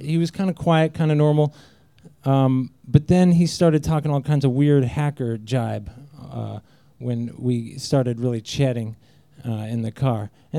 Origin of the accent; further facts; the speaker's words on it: Portland, United States; now in Austin, United States; I'm new in town. I'm from Portland. Austin is a wonderful city.